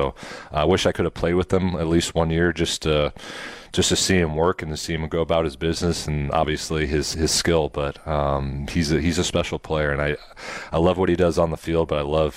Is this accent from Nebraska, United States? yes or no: yes; Nebraska, United States; I grew up in Nebraska, so we had some steakhouses, but it was nothing like that.